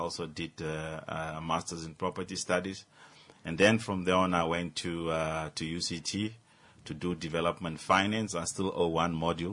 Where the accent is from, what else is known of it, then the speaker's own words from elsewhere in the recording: Swakopmund, Erongo, Namibia; also born or lived in Walvis Bay; And then I grew up in Swakopmund, where, mm-hmm, I did my primary school up to grade 12.